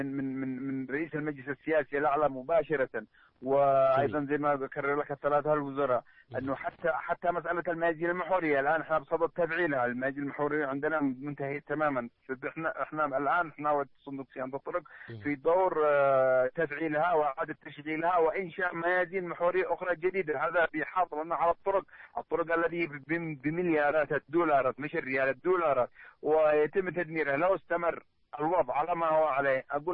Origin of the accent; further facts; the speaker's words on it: Yemen; إلا عندنا في اليمن